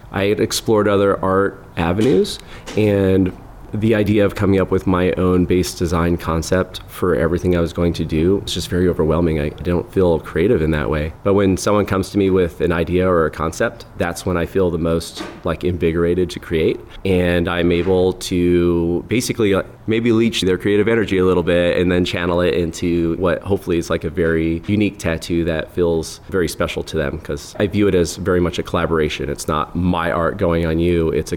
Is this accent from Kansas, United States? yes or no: yes; Kansas, United States; also born or lived in North Dakota; So I grew up in Kansas. I was born in North Dakota and moved there when I was pretty young.